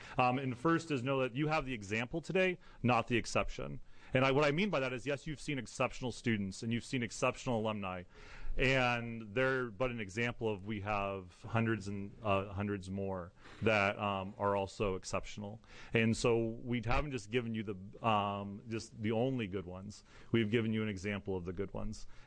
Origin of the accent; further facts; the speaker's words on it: Sutherlin, Oregon, United States; from Sutherland, Oregon.